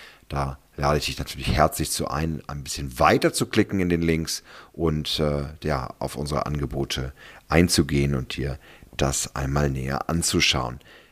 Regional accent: Berlin, Germany; Als Berliner

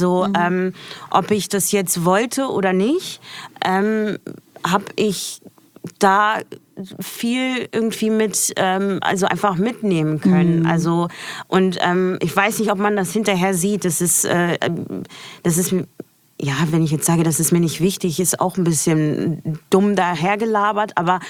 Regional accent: North Germany, Germany; now in Berlin, Germany; ich wohne zwar in Berlin, aber ich bin im Norden aufgewachsen

